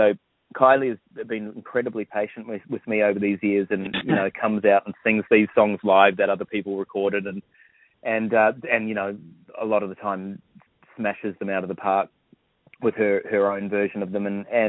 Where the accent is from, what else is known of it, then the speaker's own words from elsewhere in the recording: Auckland, New Zealand; also born or lived in Tauranga; I grew up in Auckland, although I did spend a bit of time in Tauranga as a youngster as well.